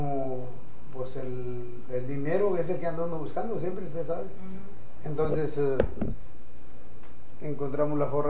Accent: San Luis Potosí, Mexico; also born or lived in Guadalajara / Mazatlán / Hermosillo; me vine yo de San Luis Potosí, me vine a Guadalajara y de Guadalajara a Mazatlán, uh-huh, de Mazatlán a Hermosillo

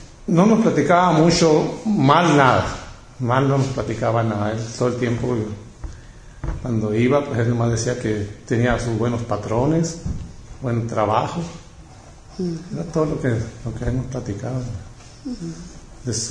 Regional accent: Delicias, Chihuahua, Mexico; moved away as an adult; now in United States; pero dicen que es Villa Ocampo, que allí nací, pero mis papás me trajeron al estado de Chihuahua, a Delicias, Chihuahua. Uh-huh. Ahí crecí en Chihuahua y hasta que vine aquí a Estados Unidos, uh-huh. A los 20 años, mi primera vez que vine a los Estados Unidos.

